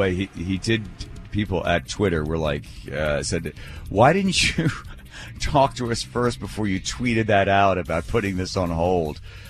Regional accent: Philadelphia, Pennsylvania, United States; So I grew up in Philadelphia, and I know how fans boo.

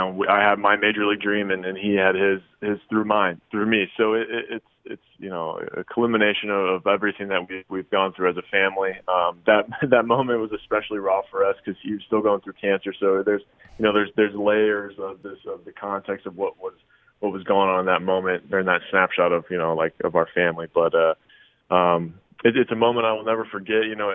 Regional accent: San Diego, California, United States; I'm very thankful I grew up in San Diego so I can get that.

